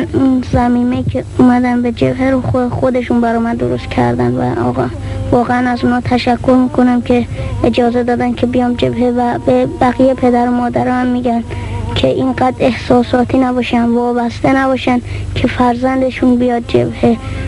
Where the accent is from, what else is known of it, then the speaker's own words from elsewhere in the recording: Isfahan, Iran; اعزامی از اصفهان هستم که 14 سالمه